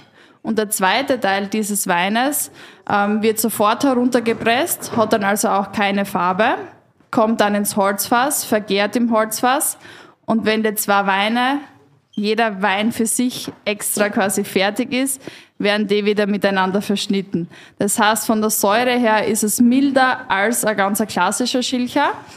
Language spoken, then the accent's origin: German; Styria, Austria; Also ich komme aus der Weststeiermark.